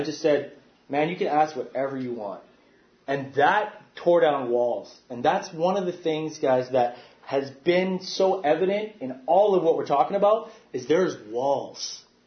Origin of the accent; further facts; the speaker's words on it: Regina, Saskatchewan, Canada; I didn't learn about residential schools growing up in Regina.